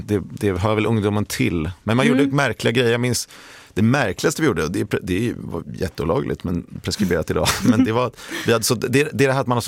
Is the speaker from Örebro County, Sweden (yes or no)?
no; Stockholm, Stockholm County, Sweden; Men sen typ det som fanns i Stockholm då, där jag är uppvuxen